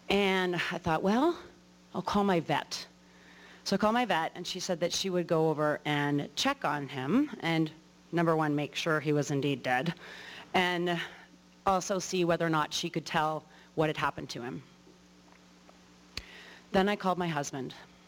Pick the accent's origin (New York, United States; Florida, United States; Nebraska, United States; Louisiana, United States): New York, United States; New York City; I was born in New York City, a complete urbanite. I was born into a cosmopolitan lifestyle.